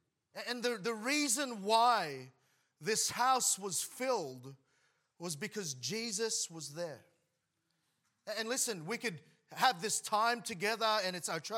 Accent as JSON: {"language": "English", "town": "Sydney", "region": "New South Wales", "country": "Australia", "tie": "born or raised there", "said": "I grew up in Sydney and I had the privilege of living in different places there"}